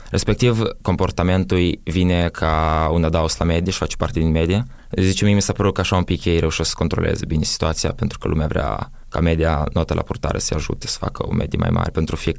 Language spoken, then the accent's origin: Romanian; Moldova; Când ei știau că eu sunt din Moldova și când a început războiul în Ucraina